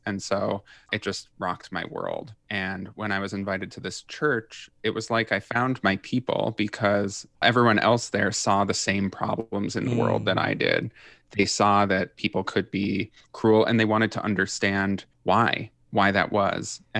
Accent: Minnesota, United States; Yeah, so I grew up in Minnesota. You know, I grew up in a non-religious family.

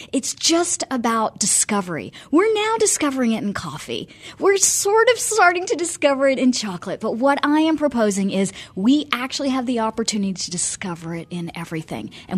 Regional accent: North Carolina, United States; I grew up in North Carolina, but I'm of Indian origin, and I grew up with the kind of the peak of masala

